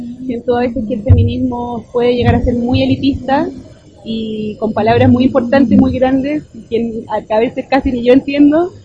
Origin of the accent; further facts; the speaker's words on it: Santiago, Santiago Metropolitan Region, Chile; vengo de Chile, de Santiago de Chile, la capital